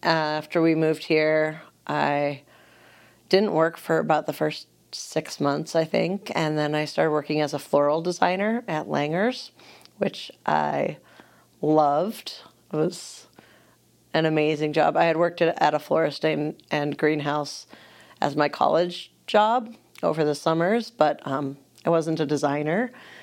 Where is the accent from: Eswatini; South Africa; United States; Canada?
United States; Minnesota; I grew up in Minnesota in a family of five kids. I'm the second oldest. And I grew up in a really small community of church and attached school where I attended from K through 12.